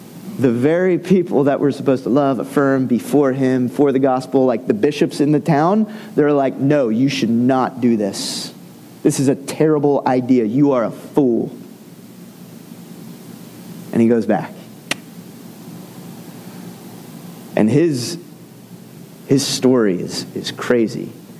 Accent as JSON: {"language": "English", "region": "Scotland", "country": "United Kingdom", "said": "He was Scottish, which, as a Scot, true blood Scot, I'm really happy about."}